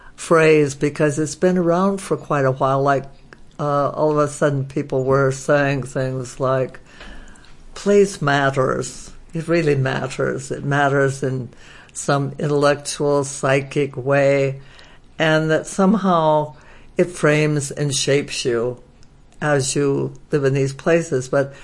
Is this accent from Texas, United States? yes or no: no; Missoula, Montana, United States; now in Bozeman, United States; Came to Bozeman in 1961. And I didn't know anything about Bozeman. I was from Missoula, that area, and the reservation was 25 miles north of Missoula.